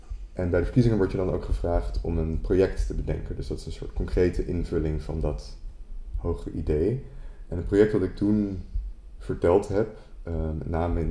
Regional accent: Amsterdam, North Holland, Netherlands; now in Duivendrecht, Netherlands; want ik kom uit Amsterdam, ik woon in Duivendrecht.

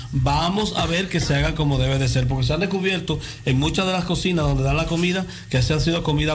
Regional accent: Dominican Republic; enseñar, empaparle que somos dominicanos

